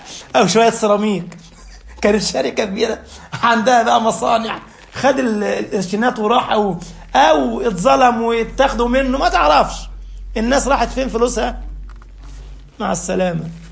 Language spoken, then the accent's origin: Arabic; Egypt; زي أذكر أحد التجار عندنا في مصر في العطلة الماضية